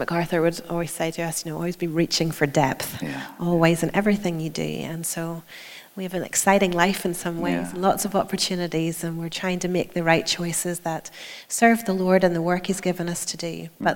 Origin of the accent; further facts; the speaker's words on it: Ireland; now in United States; as Irish people living in the US.